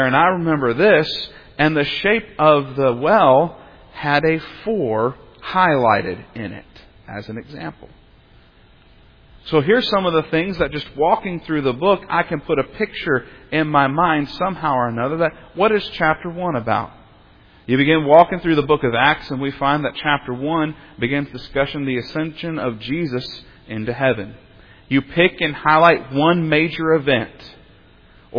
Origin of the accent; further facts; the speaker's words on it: Texas, United States; I grew up in Texas. I don't really know much Spanish